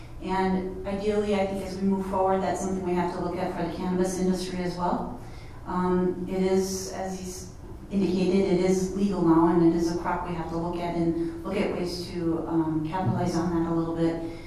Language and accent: English; Wisconsin, United States; accent: Midwestern; So, in case you haven't recognized the accent, I'm from the Midwest. I'm actually from Wisconsin.